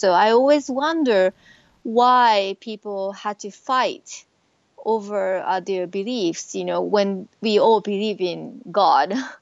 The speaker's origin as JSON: {"language": "English", "country": "Japan", "tie": "born or raised there", "said": "Well, Japan has a very interesting culture. It kind of integrates many different beliefs. We celebrate Christmas, and we also are influenced by Buddhist cu"}